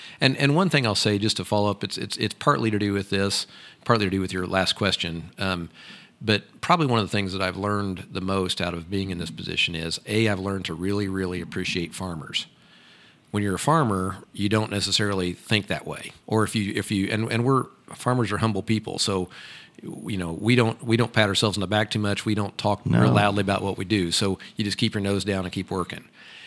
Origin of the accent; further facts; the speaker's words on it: United States; I'm a farmer from Boone County, and I farm with my dad and my brother and now my nephews